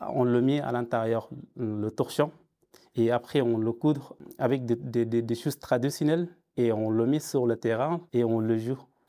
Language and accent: French; Abron Menyo, Darfur, Sudan; French is a second language; je fais partie de cette ethnie. Je suis né au Darfour, dans un petit village, il s'appelle Abron Menyo. C'est un petit village